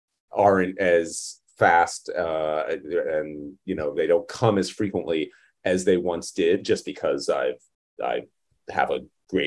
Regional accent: Long Island, New York, United States; because I grew up on Long Island and I'm a Mets fan.

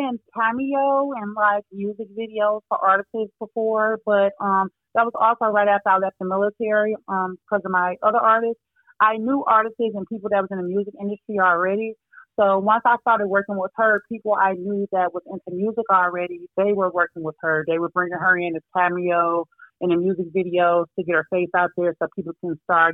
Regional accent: Detroit, Michigan, United States; Well, as a child, I grew up in Detroit, Michigan, and also a small city called Highland Park, Michigan.

